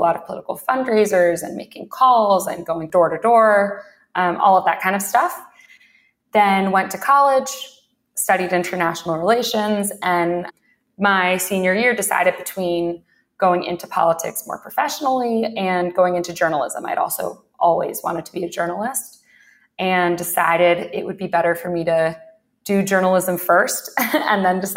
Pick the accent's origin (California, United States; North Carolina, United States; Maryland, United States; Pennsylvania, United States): North Carolina, United States; Greensboro; Sure. I grew up in North Carolina, at Greensboro, North Carolina.